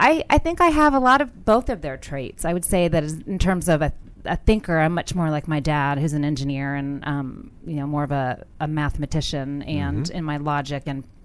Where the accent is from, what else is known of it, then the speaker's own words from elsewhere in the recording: Poughkeepsie, New York, United States; I'm from Poughkeepsie, New York.